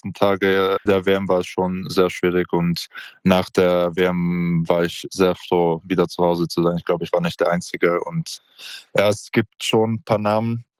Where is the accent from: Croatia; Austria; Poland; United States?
Poland; Also bei uns in Polen, glaube ich, haben wir sehr, sehr große Kritiker.